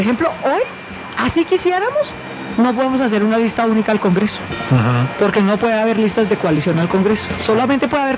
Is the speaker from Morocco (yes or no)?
no; Colombia; los tres somos colombianos decentes, hechos a pulso.